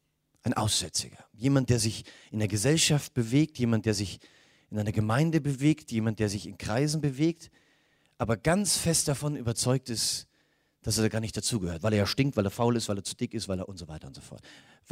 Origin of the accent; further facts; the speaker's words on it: Mühldorf am Inn, Bavaria, Germany; Ich komme aus Mühldorf am Inn, das haben wir gestern schon geklärt, wir können das kurz machen, Mühldorf am Inn ist in Oberbayern.